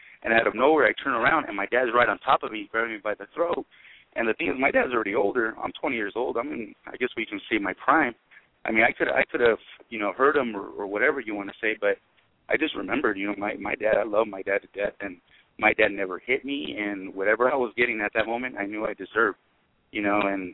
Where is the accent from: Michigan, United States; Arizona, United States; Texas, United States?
Arizona, United States; Yuma; I'm from Yuma, Arizona